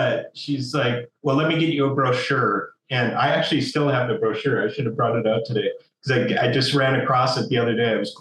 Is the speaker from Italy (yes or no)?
no; Mankato, Minnesota, United States; also born or lived in Little Falls, United States; Yeah, in a town called Little Falls, which is the boyhood home of Charles Lindbergh. And then we moved to Mankato, Minnesota, eventually, where I really grew up